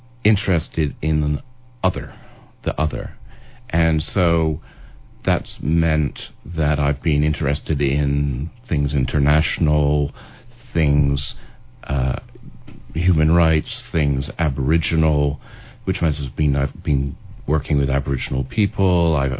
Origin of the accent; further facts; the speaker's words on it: Vancouver, British Columbia, Canada; also born or lived in London, United Kingdom; I was born in England, in London, and but transferred quickly with my parents to Vancouver, where I grew up there, and then stayed for a good part of my life.